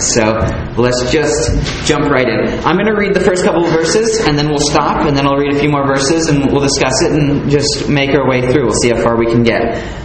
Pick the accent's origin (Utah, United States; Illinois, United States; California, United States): California, United States; Silverado; I grew up in California, Orange County, a little tiny town called Silverado outside of Orange County.